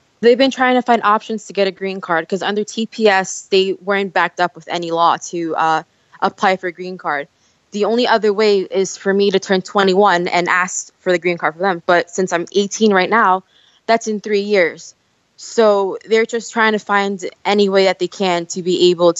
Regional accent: New Jersey, United States; We're both from Jersey, born and raised in Jersey.

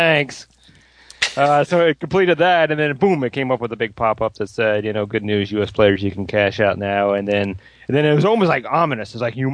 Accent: United States; because I'm an American.

